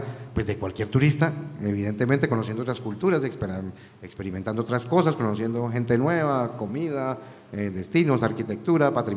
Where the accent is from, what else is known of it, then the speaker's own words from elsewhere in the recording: Colombia; si esta gente es la que nos representa a nosotros como colombianos